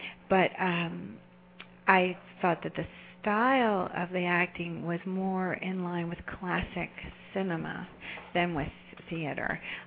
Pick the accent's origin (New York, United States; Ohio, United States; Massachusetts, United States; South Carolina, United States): New York, United States; New York City; I also remembered seeing her name in the theater as a New Yorker.